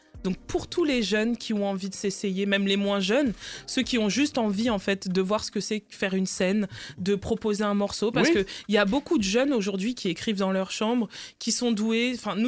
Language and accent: French; Martinique; moi, je suis martiniquaise dans les veines. Mais mon cœur est aussi guadeloupéen parce que mon beau-père est guadeloupéen et qui m'a élevé et que ça fait partie de moi.